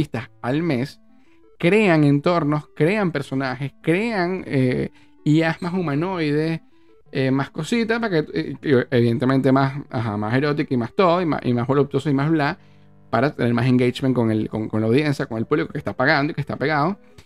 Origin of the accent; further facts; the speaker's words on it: Venezuela; now in Argentina; como venezolano, lo siento y lo sé, porque crecí en Venezuela, y ahora que estoy en Argentina